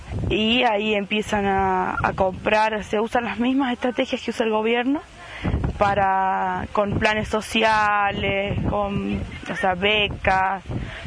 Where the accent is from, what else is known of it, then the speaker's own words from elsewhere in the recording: Chilecito, La Rioja, Argentina; de Chilecito. Nací en Chilecito, ahora estoy estudiando en La Rioja hace 4 años.